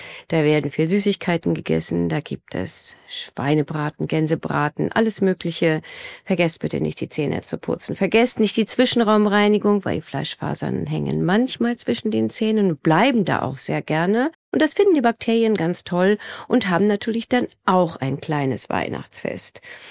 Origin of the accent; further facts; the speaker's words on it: Rostock, Mecklenburg-Vorpommern, Germany; moved away as an adult; now in Munich, Germany; ursprünglich komme ich aus Rostock. Ich habe dort auch studiert und meine erste Praxis gehabt, dort auch als Zahnärztin gearbeitet. Und seit 1998 bin ich in München, also seit fast 30 Jahren.